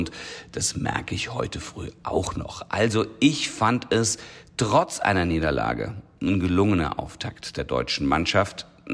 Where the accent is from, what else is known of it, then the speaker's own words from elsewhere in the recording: Austria; Also er hat eine Watschen verdient als Österreicher, muss man das so sagen.